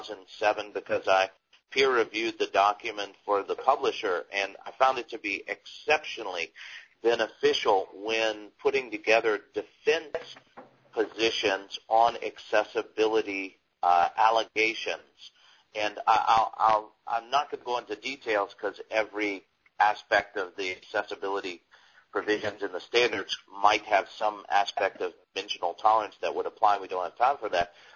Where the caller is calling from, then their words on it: Hawaii, United States; because I'm calling in from Hawaii today as well.